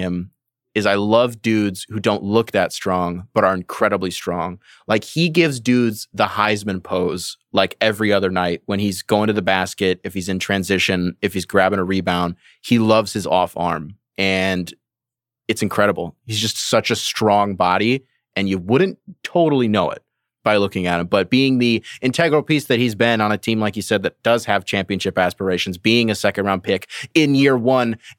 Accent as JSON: {"language": "English", "region": "Michigan", "country": "United States", "said": "I'm from Michigan. So he played in my backyard."}